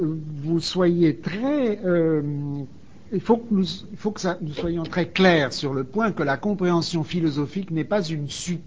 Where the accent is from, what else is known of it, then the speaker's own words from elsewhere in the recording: France; Enfin, je suis français.